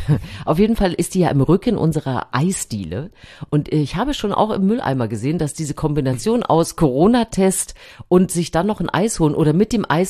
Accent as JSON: {"language": "German", "town": "Triptis", "region": "Thuringia", "country": "Germany", "said": "Ich kann dir sagen, wie der in meinem kleinen Ort hieß, wo ich herkomme."}